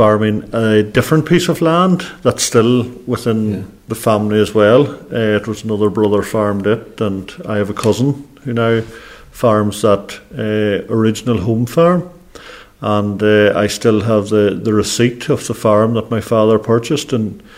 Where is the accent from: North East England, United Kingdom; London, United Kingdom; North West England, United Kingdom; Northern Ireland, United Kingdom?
Northern Ireland, United Kingdom; Ballinamallard; I was born in just outside a village, Ballina Mellard, which is about 7 miles from Enniskillen in County Fermanagh. And the house that I was born in, I have lived there all my life, haven't moved, born onto a family farm and have remained there since.